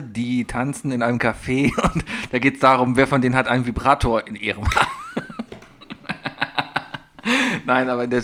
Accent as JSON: {"language": "German", "town": "Cologne", "region": "North Rhine-Westphalia", "country": "Germany", "said": "Als Kölner bin ich eh für Noise-Canceling."}